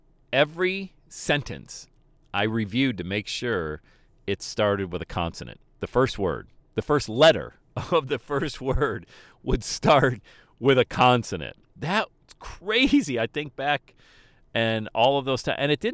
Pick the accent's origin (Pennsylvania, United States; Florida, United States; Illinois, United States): Pennsylvania, United States; Bradford; I grew up in Bradford, PA, coldest spot of the nation all the time.